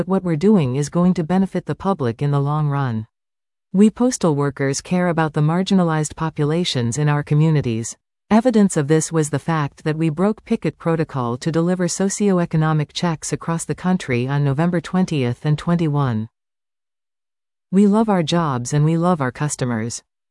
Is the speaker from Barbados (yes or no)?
no; Powell River, British Columbia, Canada; Born and raised in Powell River since 19